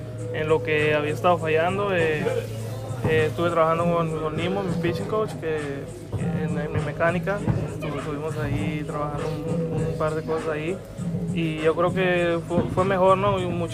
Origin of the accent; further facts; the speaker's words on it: Mexicali, Baja California, Mexico; yo soy de Mexicali, ¿no? Y creo que para mí eso es un orgullo, ¿no? Porque aquí está cerca mi familia y están todos aquí conmigo, ¿no?